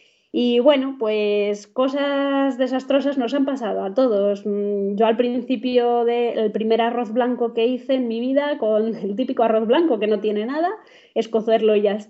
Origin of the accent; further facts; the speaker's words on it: Valladolid, Castile and León, Spain; soy de Valladolid